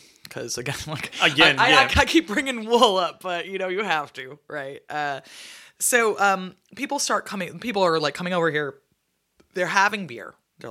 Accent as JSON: {"language": "English", "town": "Seattle", "region": "Washington", "country": "United States", "said": "What can I say? I'm from Seattle. We started it. We're the ones who started that whole overhopped"}